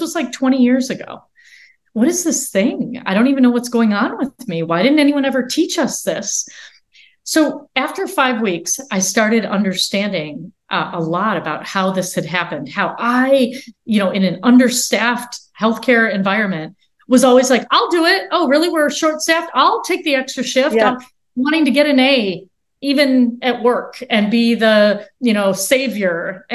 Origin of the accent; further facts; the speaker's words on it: India; I say to myself, as an Indian woman, right, there's a few things.